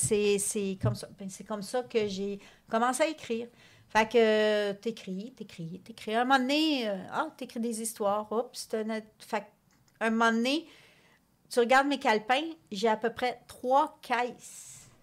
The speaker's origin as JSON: {"language": "French", "town": "Bedford", "region": "Quebec", "country": "Canada", "tie": "born or raised there", "said": "moi, je viens de Bedford."}